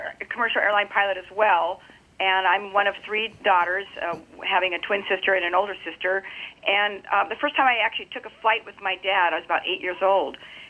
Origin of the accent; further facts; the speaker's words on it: San Carlos, California, United States; I got kind of hornswoggled to run for this Miss San Carlos, which is my hometown